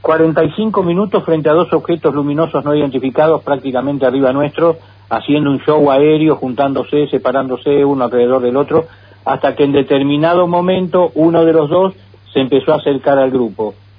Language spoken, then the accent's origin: Spanish; Ensenada, Buenos Aires Province, Argentina; born there; mis viejos tenían un kiosco de diarios y revistas donde nací yo en Ensenada